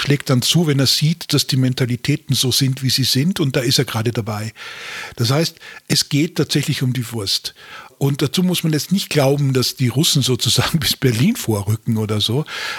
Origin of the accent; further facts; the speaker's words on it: Austria; Dort, wo ich herkomme aus Österreich